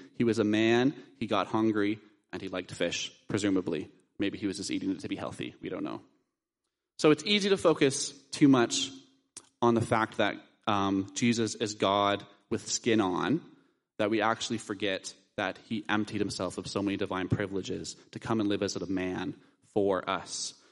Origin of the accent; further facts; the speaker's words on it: Dunnville, Ontario, Canada; Maybe you're even thinking of my hometown of Dunville. Can anything good come from Dunville?